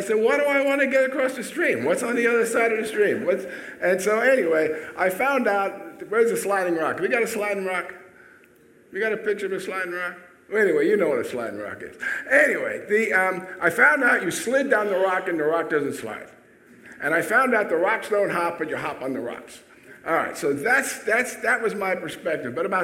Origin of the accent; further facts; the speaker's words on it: Manhattan, New York, United States; I'm from Manhattan.